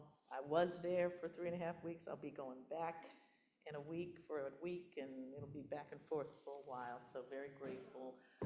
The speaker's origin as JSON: {"language": "English", "town": "Houston", "region": "Texas", "country": "United States", "tie": "born or raised there", "said": "my cousin Shamira, from my hometown of Houston, Texas"}